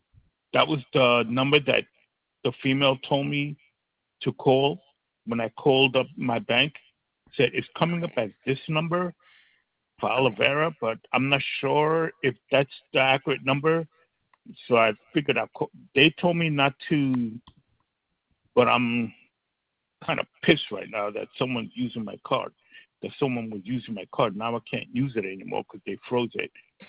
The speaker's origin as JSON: {"language": "English", "region": "New York", "country": "United States", "said": "I'm from New York, so I get easily heated."}